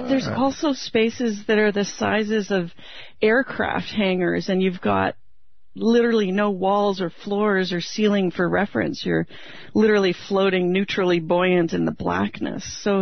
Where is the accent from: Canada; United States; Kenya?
Canada; you know, I wanted to be an astronaut when I was a kid, and that didn't really work out for me growing up in Canada.